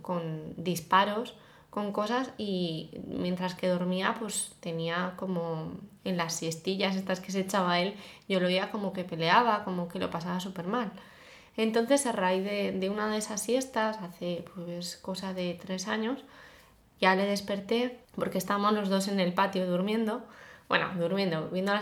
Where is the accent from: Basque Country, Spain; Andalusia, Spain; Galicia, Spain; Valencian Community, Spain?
Basque Country, Spain; se habla mucho de Guernica y el bombardeo de Guernica, yo que soy vasca, ¿no?